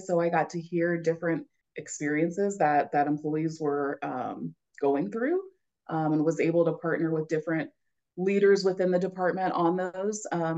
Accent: Kansas City, Missouri, United States; But yeah, I grew up in the Kansas City area. My dad worked for the railroad. So we moved around a lot. But by the time I was in third grade, you know, we kind of made Kansas City home and that's where I stayed until I graduated high school.

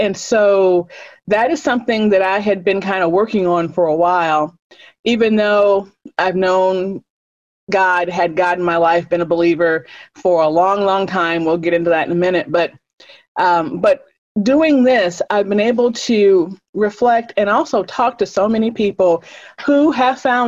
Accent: Chicago, Illinois, United States; I did grow up in a Christian home. I was raised Catholic in Chicago.

